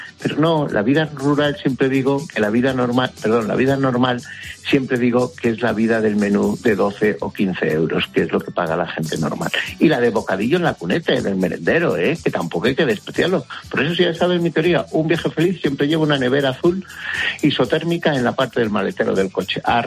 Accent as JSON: {"language": "Spanish", "region": "Castile and León", "country": "Spain", "said": "Hasta los ásperos, los que somos castellano-leoneses, si somos un poco más ásperos, estás perdido"}